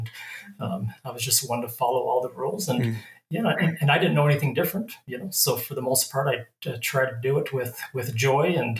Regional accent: Mesa, Arizona, United States; I was born and raised in Arizona, the Mesa, Gilbert area, which I'd say outside of Utah, is one of the bigger Mormon populations there.

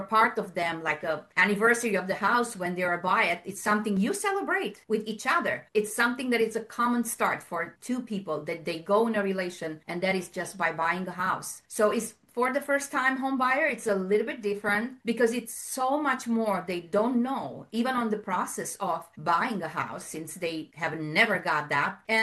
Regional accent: Romania; First off, I'm from Romania, so I came on a different background.

